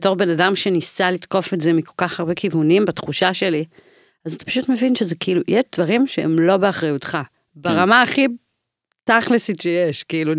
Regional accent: United States; וגם אני אמריקאית, וגם יצרתי בהתחלה באנגלית המון זמן.

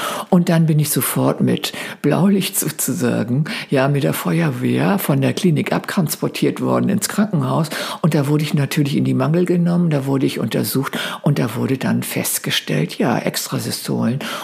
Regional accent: Stenderup, Schleswig-Holstein, Germany; Ich bin auf dem Land groß geworden. Ich glaube, ich habe das schon erzählt, ne? In Stenderup, das ist so ein kleines Dorf in Schleswig-Holstein bei Flensburg. Und mein Vater war Schmied, meine Mutter Bäuerin.

